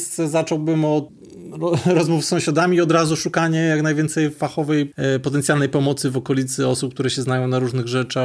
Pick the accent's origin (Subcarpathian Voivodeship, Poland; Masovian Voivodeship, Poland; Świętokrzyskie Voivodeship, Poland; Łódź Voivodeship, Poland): Świętokrzyskie Voivodeship, Poland; ja jestem ze świętokrzyskiej wsi i pewnie dla naszej rodziny to jest porażka, że oni się wyrwali ze wsi, a my wróciliśmy na wieś.